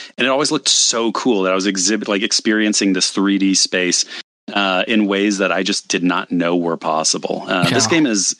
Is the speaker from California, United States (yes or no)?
yes; California, United States; I was also proud because I was growing up in Marin County at the time in California, and Visual Concepts, I believe, was out of Novato.